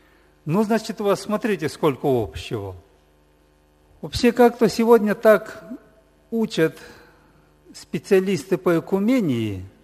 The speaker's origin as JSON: {"language": "Russian", "country": "Moldova", "said": "Я из Молдавии, недалеко от Кишинева. 76-го года в церкви."}